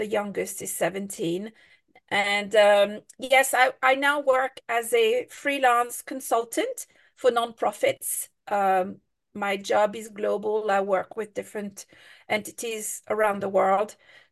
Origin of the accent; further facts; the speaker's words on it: France; moved away as an adult; now in London, United Kingdom; I'm French. I grew up in France in a totally non-religious family. And then I moved to London at the age of 21.